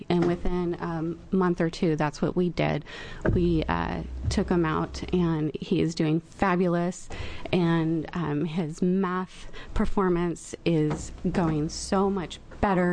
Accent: Grants Pass, Oregon, United States; I'm from Grants Pass, Oregon, and I'm a parent and a very involved volunteer in my community.

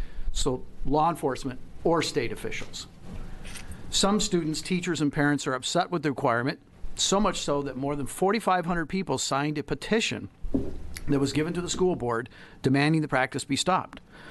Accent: Keizer, Oregon, United States; I met with a couple of high school girls from McNary, which is in Kaiser, my hometown, and their principal and the superintendent.

